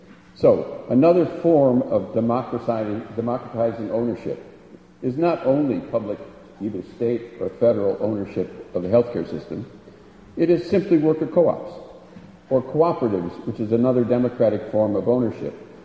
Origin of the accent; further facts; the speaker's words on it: Racine, Wisconsin, United States; I mean, I'm from Racine, Wisconsin. In Racine, Wisconsin, we've got co-ops.